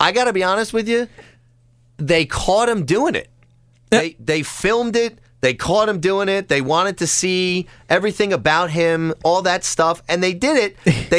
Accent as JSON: {"language": "English", "region": "New Jersey", "country": "United States", "tie": "born or raised there", "said": "I grew up in Monmouth County."}